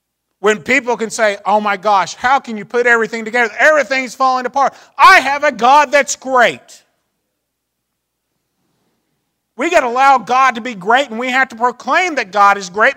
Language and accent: English; Marietta, Georgia, United States; I'm from Atlanta or Marietta, Georgia.